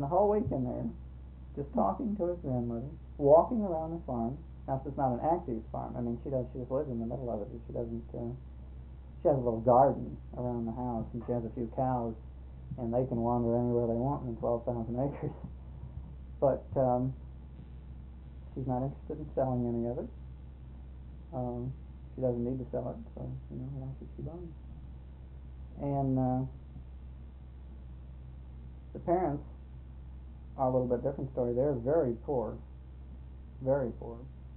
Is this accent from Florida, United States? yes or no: yes; Miami, Florida, United States; My God, I didn't think anybody didn't have indoor plumbing, you know, being born and raised in Miami.